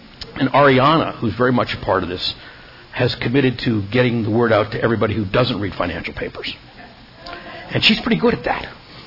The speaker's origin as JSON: {"language": "English", "country": "Canada", "tie": "born there", "said": "I was born in Canada."}